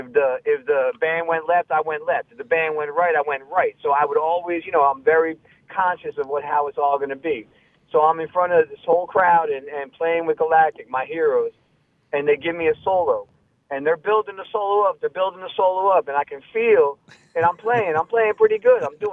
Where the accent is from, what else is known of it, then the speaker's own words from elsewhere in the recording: New Jersey, United States; moved away as an adult; now in New Orleans, United States; When I came to New Orleans, I came as a musician from New Jersey. I grew up on the Jersey Shore, and I was banging my head against the wall for years trying to make music there.